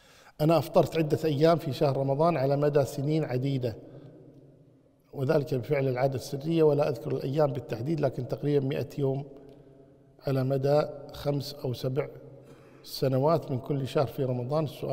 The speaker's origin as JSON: {"language": "Arabic", "country": "Kuwait", "said": "بالنسبة للمقبرة عندنا في الكويت"}